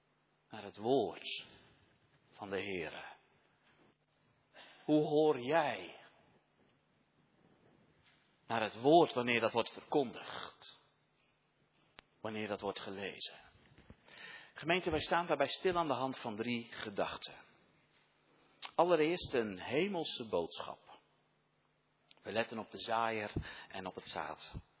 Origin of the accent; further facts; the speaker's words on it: Katwijk aan Zee, South Holland, Netherlands; Zelf kom ik van oorsprong uit Katwijk aan Zee, dat weet u misschien.